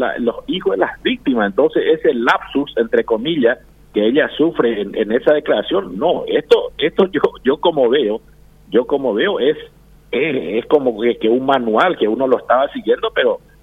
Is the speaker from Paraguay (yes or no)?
yes; Paraguay; como ciudadano paraguayo